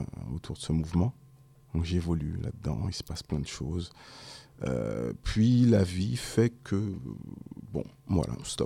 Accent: Créteil, Île-de-France, France; also born or lived in Seine-Saint-Denis; J'ai grandi dans le Val-de-Marne à Créteil. Dans les années, je suis né en 85, dans les années 90.

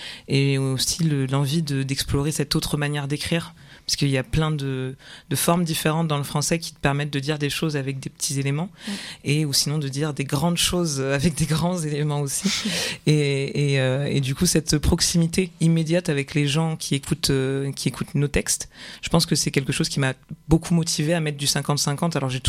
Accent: Toulouse, Occitanie, France; now in Marseille, France; Je viens de Toulouse, ça fait un an et demi que je suis sur Marseille.

